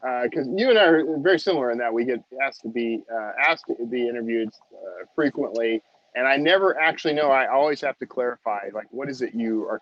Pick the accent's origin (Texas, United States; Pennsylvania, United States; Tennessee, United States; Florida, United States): Texas, United States; I'm Texan though, and y'all is. I think Texas invented y'all.